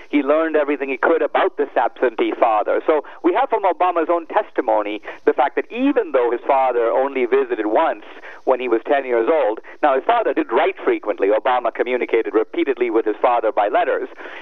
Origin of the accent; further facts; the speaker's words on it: India; By the way, I'm from India